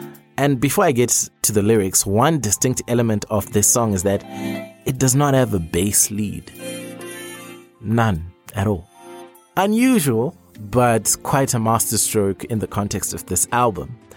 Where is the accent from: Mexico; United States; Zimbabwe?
Zimbabwe; I'm from Zim and I know Zim is a mess right now.